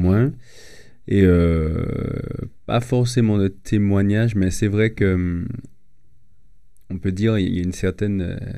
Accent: Martinique; Après, c'est vrai que moi, je viens de la Martinique

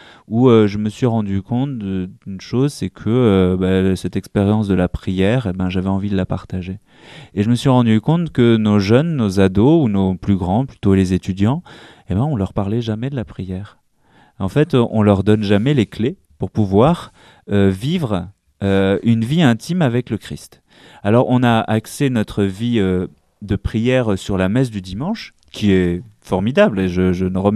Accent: Occitanie, France; now in Paris, France; je viens de la province, hein, je viens de l'Ariège, mais maintenant que je suis à Paris

